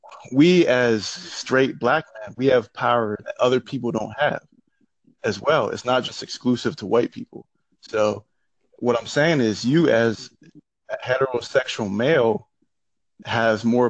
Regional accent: Jamaica; And I'm Jamaican, the Caribbean, okay?

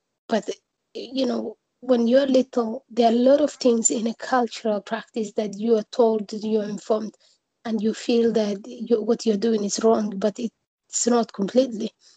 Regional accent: Mogadishu, Banaadir, Somalia; So, for example, when we were a little girl and we were in Somalia growing up in Mogadishu

